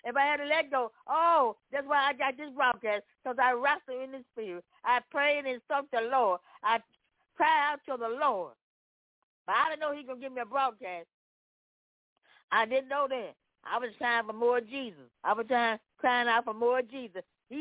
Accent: Memphis, Tennessee, United States; I'm from Memphis, Tennessee.

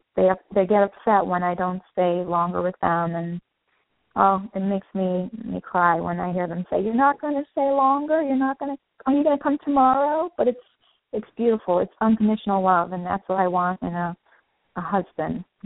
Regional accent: Italy; Growing up in Italy, that's where my parents were born.

